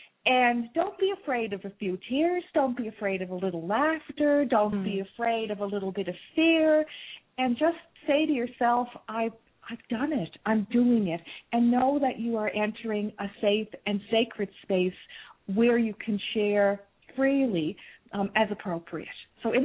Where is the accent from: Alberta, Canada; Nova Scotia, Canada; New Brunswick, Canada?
Nova Scotia, Canada; I'm from Cape Breton Island and a shameless promoter of Cape Breton Island.